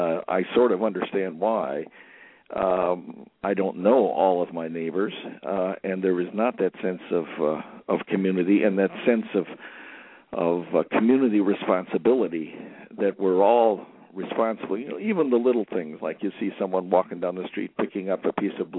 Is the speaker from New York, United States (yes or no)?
no; Cleveland, Ohio, United States; I grew up in Cleveland, Ohio, and when I grew up, everybody in the neighborhood who was an adult was a parent, and they were my parents.